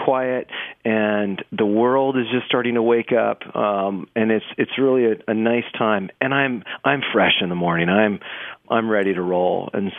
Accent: Yuba City, California, United States; growing up in the Central Valley, I grew up in Yuba City, California, and I worked in my father's store.

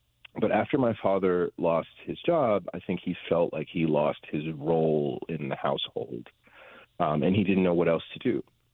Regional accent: Ohio, United States; When I was growing up in Ohio, I didn't, when you're young, like the place where you're living is the whole world

